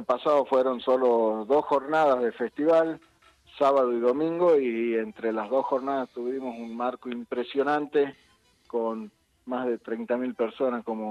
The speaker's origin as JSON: {"language": "Spanish", "town": "Chicuana", "region": "Salta", "country": "Argentina", "tie": "born there", "said": "Sí, soy nacido acá en Chicuana."}